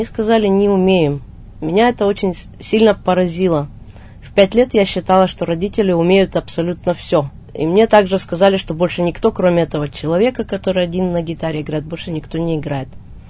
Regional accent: Yekaterinburg, Sverdlovsk Oblast, Russia; also born or lived in Irbitsky District; Я сама екатеринбурженка, но прожила также и в совхозе Дубском Ирбитского района 14 лет. А потом вернулась к родителям. В общем, я екатеринбурженка.

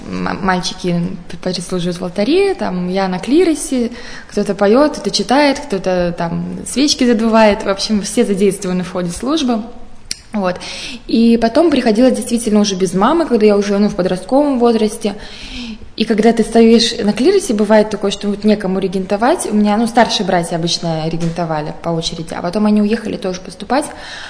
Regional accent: Latvia; now in Russia; Вообще, я сама из Латвии, Прибалтика.

